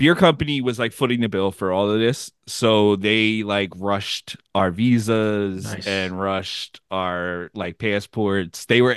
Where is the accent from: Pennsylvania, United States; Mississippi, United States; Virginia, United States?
Pennsylvania, United States; Philadelphia; I was a hooligan from Philly